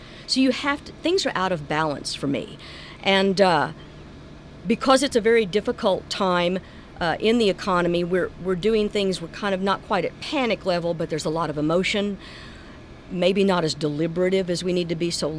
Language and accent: English; Oklahoma City, Oklahoma, United States; And being an Okie, you know, I was born and raised in Oklahoma City. This is home.